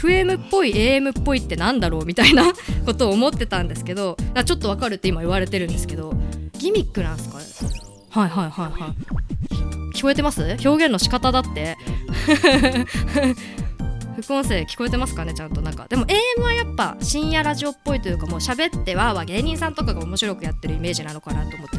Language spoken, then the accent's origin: Japanese; Yamanashi, Japan; 私山梨出身なんですけど、その地元山梨の放送局 FM 富士です